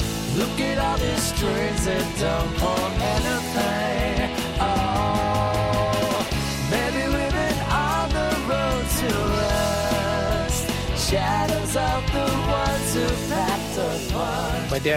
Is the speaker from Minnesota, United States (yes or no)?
yes; Minneapolis, Minnesota, United States; from Minneapolis, Minnesota.